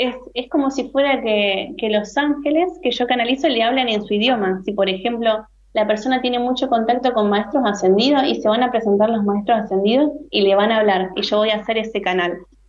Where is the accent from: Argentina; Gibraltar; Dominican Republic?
Argentina; Rosario, Santa Fe; yo soy acá de Rosario